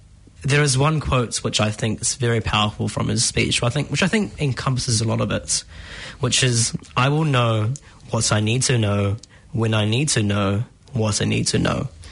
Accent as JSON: {"language": "English", "town": "Whangarei", "region": "Northland", "country": "New Zealand", "tie": "born or raised there", "also_born_or_lived": "Christchurch, New Zealand", "said": "I was raised in Whangarei, but let's go back a little bit because that's kind of a lie. I was actually born in Christchurch."}